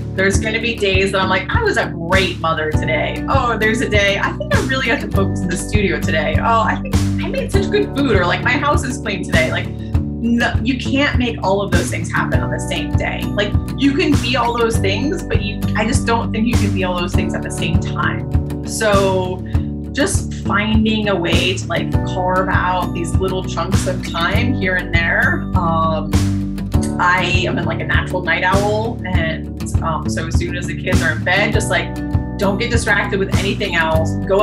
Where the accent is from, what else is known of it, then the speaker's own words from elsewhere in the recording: Newbury, Vermont, United States; born there; I was born in Newbury, Vermont, and I was actually born on the kitchen floor of a Victorian house.